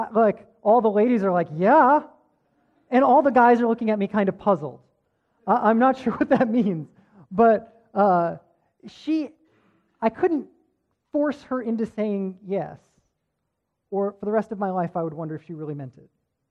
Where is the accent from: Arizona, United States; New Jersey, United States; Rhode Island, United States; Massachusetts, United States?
Rhode Island, United States; we're from Rhode Island, there's this park that we always used to go to, and there's this carousel that we rode